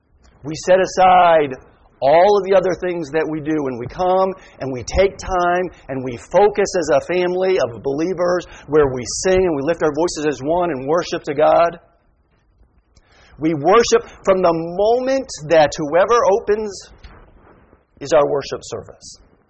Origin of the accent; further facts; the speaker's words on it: New England, United States; For those of you who don't know, I'm from New England, and so I'm a slight sports fanatic.